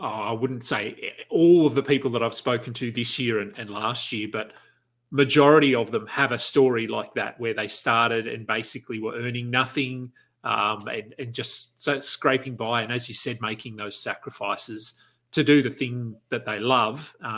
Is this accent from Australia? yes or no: yes; Australia; I'm asking as an Australian